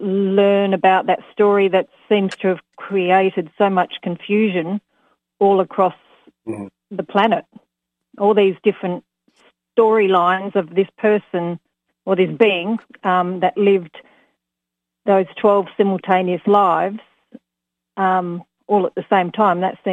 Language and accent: English; Perth, Western Australia, Australia; I'm from Perth.